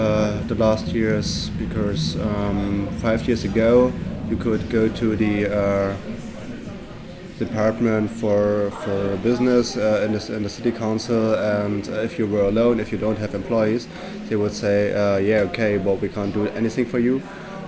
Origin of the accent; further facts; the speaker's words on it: Leipzig, Saxony, Germany; also born or lived in Braunschweig; I'm originally from Leipzig, but I did study in Brunswick before, but finished my studies here in Leipzig at the Art Academy.